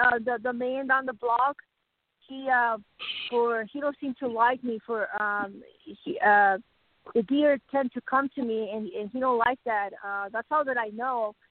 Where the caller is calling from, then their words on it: Sedona, Arizona, United States; Sedona. Where I live. Sedona, Arizona.